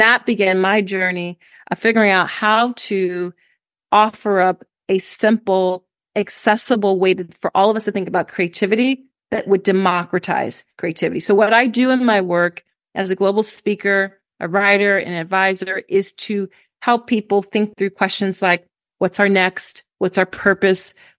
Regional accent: Philadelphia, Pennsylvania, United States; I'm from Philly, in the Commonwealth of Pennsylvania

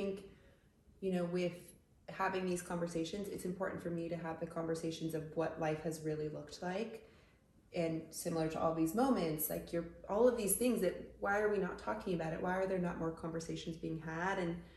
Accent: Arizona, United States; moved away as an adult; now in New York City, United States; Born and raised in Arizona. I went to school in Oregon and then had this dream to live in New York City.

